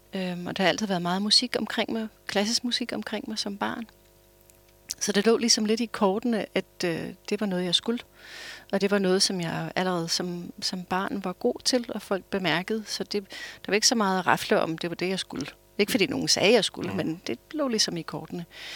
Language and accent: Danish; United States; Danish is a second language; also born or lived in Austria / Germany; now in Denmark; Men jeg er født og vokset op i USA.